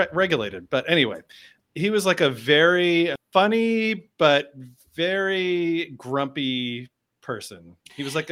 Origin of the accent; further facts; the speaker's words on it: New England, United States; we are from Puritan New England. We like a little bit of abuse heaped upon us now and then, as long as it's from the right place.